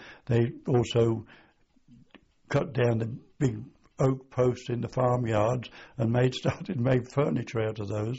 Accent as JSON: {"language": "English", "town": "Great Harrowden", "region": "East Midlands", "country": "United Kingdom", "tie": "born or raised there", "said": "I was born in Northamptonshire, a little place called Great Harrowden, which is not very far away from Wellingborough."}